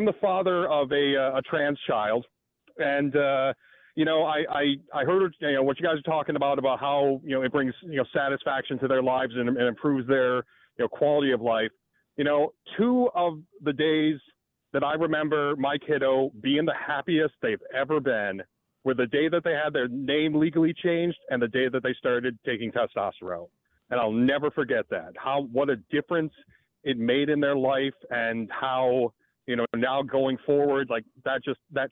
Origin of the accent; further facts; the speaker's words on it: United States; I feel ashamed as an American that the rest of the world has to watch sort of the hate and vitriol